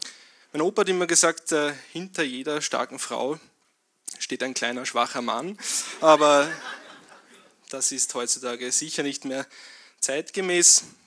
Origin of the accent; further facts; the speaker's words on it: Lower Austria, Austria; Auch da, wo ich herkomme, aus dem nördlichen Weinviertel, auch da wird man sich etwas umstellen müssen.